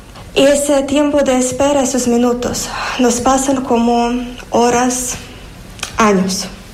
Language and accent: Spanish; Ukraine; Spanish is a second language; Como ucraniana puedo decir que ya hace un mes de guerra